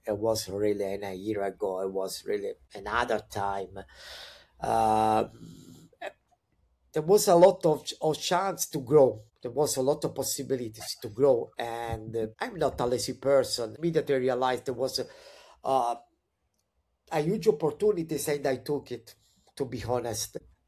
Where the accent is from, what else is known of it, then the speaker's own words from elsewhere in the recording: Italy; first language Italian; English is a second language; Italian is my first language. I do speak English, German, French, a little bit of Spanish.